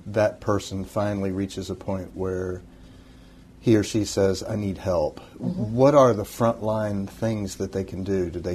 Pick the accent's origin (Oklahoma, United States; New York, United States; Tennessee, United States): Tennessee, United States; I grew up in East Tennessee, and I know similarly in certain rural parts of Kentucky, snuff is a big thing still.